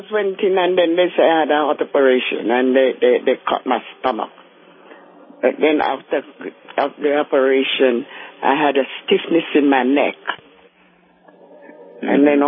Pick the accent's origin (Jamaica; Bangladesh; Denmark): Jamaica; Yeah. I'm from Jamaica.